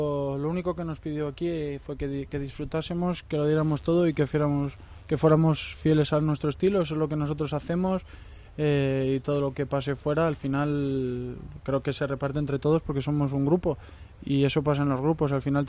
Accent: Spain; a mí personalmente, como español, pues me enorgullece

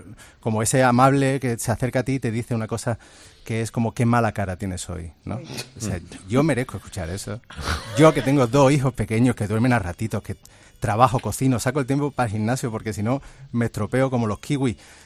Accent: Córdoba, Andalusia, Spain; yo soy cordobés, como sabe, y llevo ya un tiempo viviendo en Sevilla

